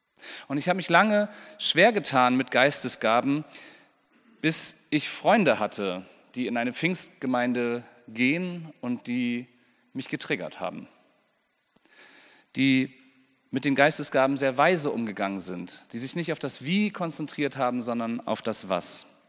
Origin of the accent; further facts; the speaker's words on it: Neumünster, Schleswig-Holstein, Germany; Und wir hatten in meiner Heimatstadt in Neumünster eine Pfingstgemeinde